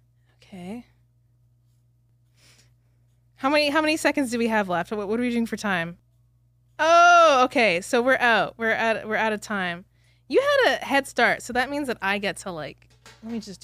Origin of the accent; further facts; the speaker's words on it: Canada; I'm a Canadian.